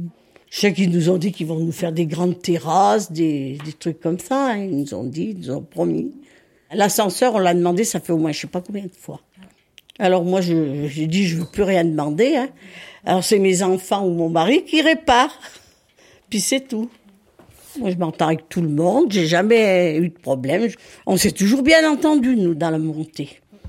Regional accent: Voiron, Auvergne-Rhône-Alpes, France; Je suis d'ici. On est de Voiron, nous.

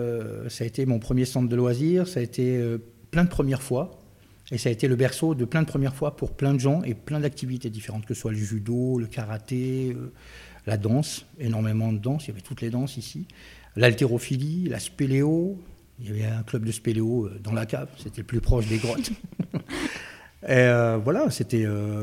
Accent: Beausoleil, Provence-Alpes-Côte d'Azur, France; Mon enfance à Beausoleil, bien. C'est une autre époque, une autre façon de vivre

